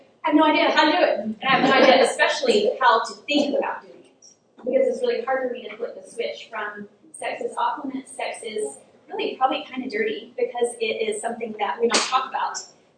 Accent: Southern United States, United States; I was born and raised in the South.

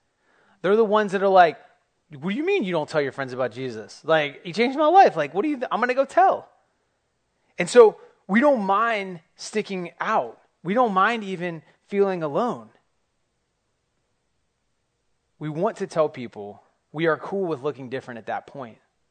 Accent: United States; I can't change that I'm American, that I've been brought up in American culture.

